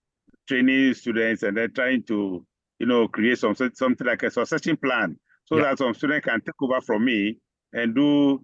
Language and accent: English; Volta, Ghana; I'm based in Ghana, and I was born in Ghana, but my birthplace is in the eastern part of the country, in the Volta region.